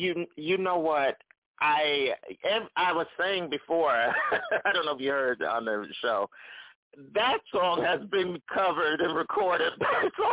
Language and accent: English; North Carolina, United States; My family, you know, we're from North Carolina, so from the South.